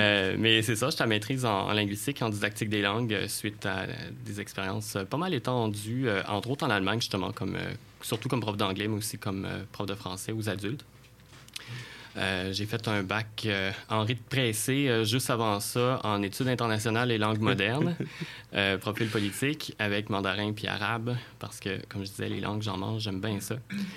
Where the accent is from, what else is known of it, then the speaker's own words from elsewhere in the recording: Deschambault, Quebec, Canada; Moi-même, je viens de la région de Portneuf. J'ai grandi à Deschambault. En français puis en anglais, qui est une belle petite chance, puis qui m'a probablement donné aussi un petit boost pour mon intérêt pour les langues